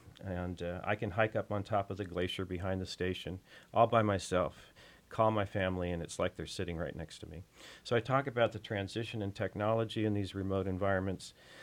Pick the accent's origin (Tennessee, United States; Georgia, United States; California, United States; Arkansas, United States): California, United States; which is quite remarkable for somebody who grew up in California.